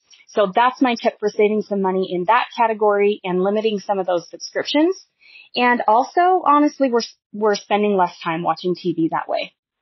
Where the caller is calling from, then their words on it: Wyoming, United States; I am from Wyoming.